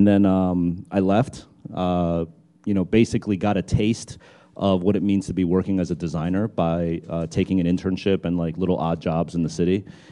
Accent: New Jersey, United States; I'm from the very exotic, remote destination, New Jersey.

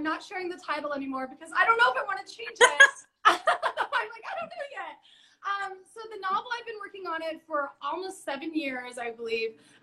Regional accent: Denver, Colorado, United States; and I come from Denver, Colorado. I don't come from any connections in publishing.

